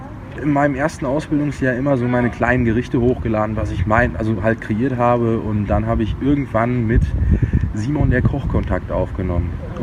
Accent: North Rhine-Westphalia, Germany; born there; now in Hamburg, Germany; 22 Jahre alt und komme gebürtig aus dem Sauerland und bin jetzt seit 2 Jahren tatsächlich in Hamburg

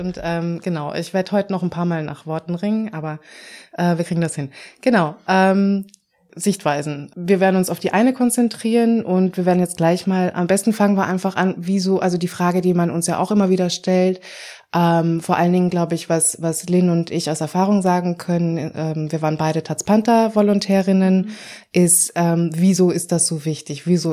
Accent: Vienna, Austria; now in Berlin, Germany; also ich komme ursprünglich aus Wien und ich habe mich nach Berlin orientiert

